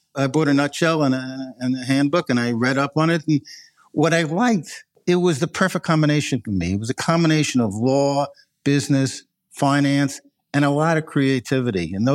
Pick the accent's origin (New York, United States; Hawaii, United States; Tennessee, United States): New York, United States; I grew up in Long Island in Northwood Mare, South Shore, in the Five Towns area.